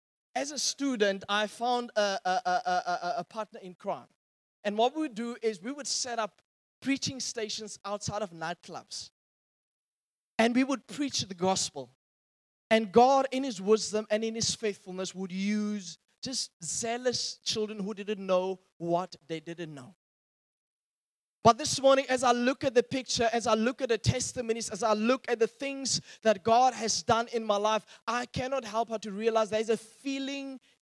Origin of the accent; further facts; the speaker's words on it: Welkom, Free State, South Africa; I was reminded as a 16-year-old boy, I grew up in the Free State in Welkom.